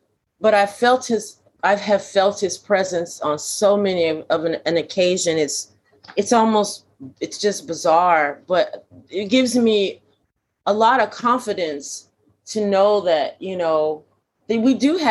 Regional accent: United States; now in United Kingdom; and I'm coming from the States, and, you know, there's a sense of community or Black community.

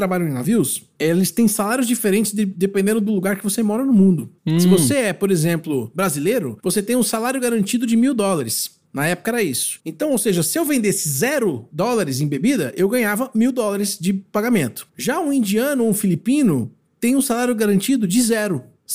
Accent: Brazil; E pasme, eu, como brasileiro, entrava como garçom.

